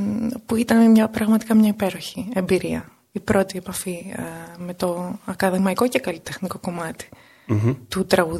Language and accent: Greek; Central Macedonia, Greece; καθώς μεγάλωσα στη Χαλκιδική